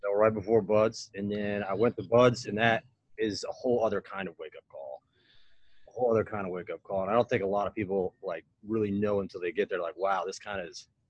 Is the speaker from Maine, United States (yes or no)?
yes; Maine, United States; And I grew up in a small town in Maine.